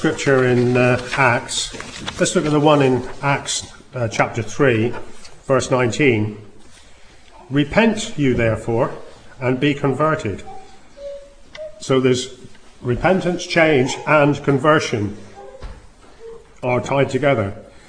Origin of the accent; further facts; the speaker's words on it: United Kingdom; and being British, I'd like to remind everyone this is our gift to the world.